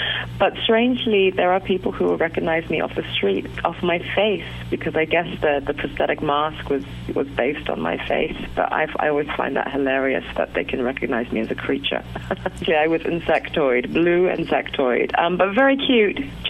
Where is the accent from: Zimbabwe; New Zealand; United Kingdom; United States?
Zimbabwe; accent: Queen's English; I suppose I speak the Queen's English. I was brought up in Zimbabwe. I'm from Zimbabwe, essentially, and we're an old colony.